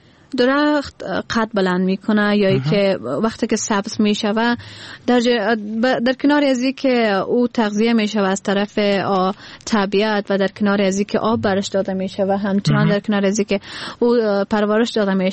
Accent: Badakhshan, Afghanistan; من در بدخشان متولد شدیم و زادگاهم بدخشان است.

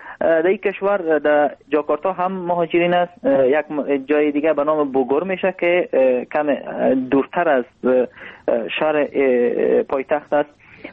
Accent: Afghanistan; also born or lived in India / Malaysia; now in Indonesia; ما از افغانستان اومدم به هندستان و از هندستان اومدم مالزی، از مالزی اومدم به اندونزیا.

